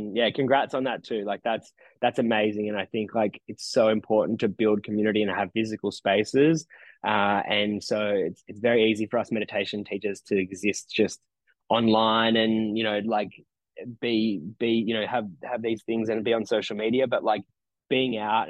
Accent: Nowra, New South Wales, Australia; My hometown is, it's a beautiful place, but it has a really bad reputation. It, you know, when I was growing up here, I was like, I just wanted to leave. Like people would tease you like, oh, you're from Nowra, you're going to steal my phone.

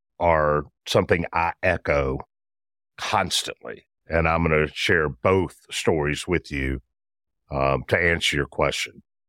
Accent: Memphis, Tennessee, United States; So I'm a Memphis guy, born and bred in Memphis, grew up in Memphis. I'm 55 years old and I still live in Memphis.

